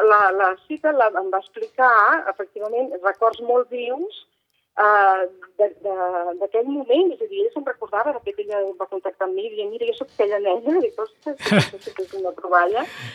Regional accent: Barcelona, Catalonia, Spain; i això em sap greu dir-ho perquè soc barcelonina

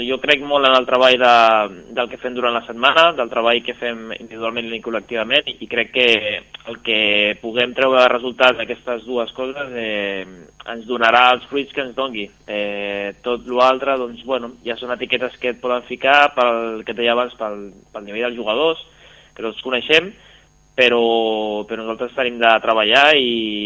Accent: Sant Pere de Ribes, Catalonia, Spain; also born or lived in China; Jo soc de Sant Pere de Ribes

